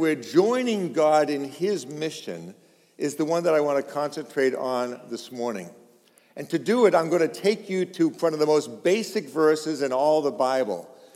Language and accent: English; Arlington, Massachusetts, United States; now in Lexington, United States; I've lived in Boston all of my life. I come from Arlington. I live now in Lexington.